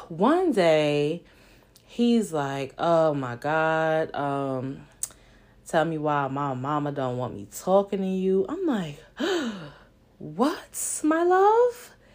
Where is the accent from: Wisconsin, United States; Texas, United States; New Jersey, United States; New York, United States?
New York, United States; accent: New York; of course, cracking on my New York accent that I didn't know I had at the time